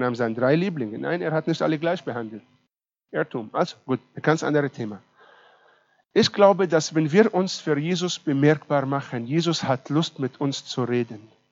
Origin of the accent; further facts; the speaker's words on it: Israel; German is a second language; Bei uns in Israel, okay, ich bringe euch ein bisschen an Israel-Spruch bei.